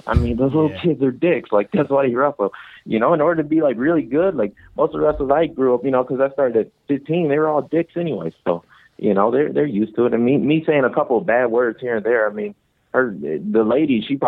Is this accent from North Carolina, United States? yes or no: no; Detroit, Michigan, United States; No, I'm from Joy Road in Evergreen. So it's like the heart of Detroit, you know. It's the worst of the worst, really.